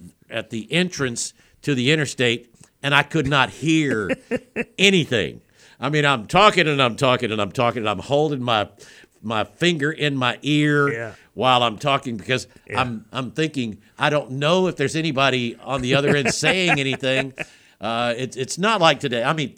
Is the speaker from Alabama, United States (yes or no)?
yes; Brewton, Alabama, United States; are you going down 41, or are you headed down 31-29 toward my hometown?